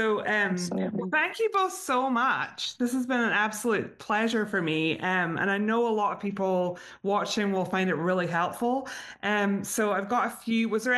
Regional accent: Scotland, United Kingdom; I don't know whether it's because I grew up in Scotland

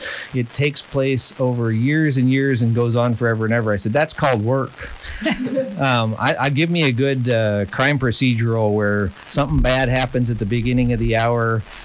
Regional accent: Fox Lake, Illinois, United States; also born or lived in Aurora / Pittsburgh; So I grew up in a town called Fox Lake, north of Chicago. I actually went to high school in Aurora, Illinois, which was west of Chicago.

